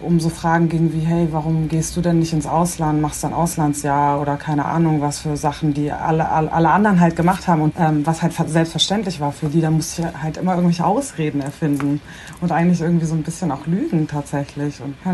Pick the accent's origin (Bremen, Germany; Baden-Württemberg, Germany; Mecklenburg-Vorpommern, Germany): Bremen, Germany; also ich bin zwar in Bremen geboren und aufgewachsen, das ist super durchmischt